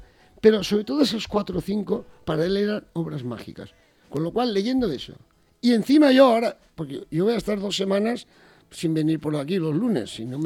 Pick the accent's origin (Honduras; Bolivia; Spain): Spain; Valencia, Valencian Community; en Valencia tenemos unos escritores que yo siempre defiendo mi ciudad, mi tierra, mis escritores